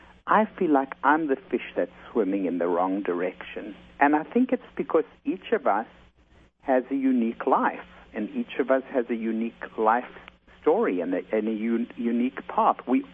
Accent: South Africa; now in United States; my life growing up in South Africa and then coming to the United States

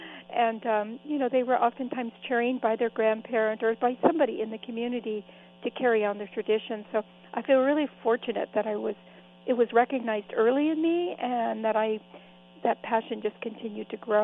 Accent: California, United States; the wild plants of Sonoma County, where I grew up in California.

